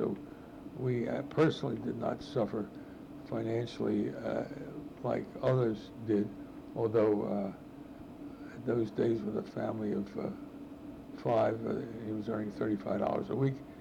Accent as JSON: {"language": "English", "town": "Wilmington", "country": "United States", "tie": "born or raised there", "said": "I was born in Wilmington in 1920, and my father and mother were both from Europe. My father got here around 1913, and my mother got here in 1912. Dad came from Romania, Mom came from Belarus, and they were married in 1919, and a year later, I arrived. And we grew up in Wilmington."}